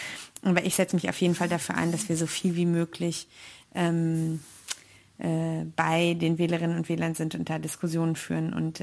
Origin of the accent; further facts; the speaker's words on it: North Rhine-Westphalia, Germany; also natürlich hauptsächlich in NRW, im Ruhrgebiet, da wo ich herkomme